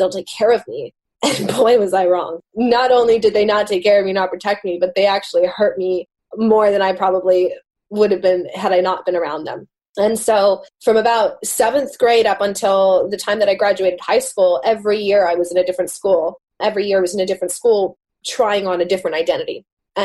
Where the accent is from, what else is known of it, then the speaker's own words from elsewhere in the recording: United States; born there; I didn't grow up in Jerusalem. I was born here in the States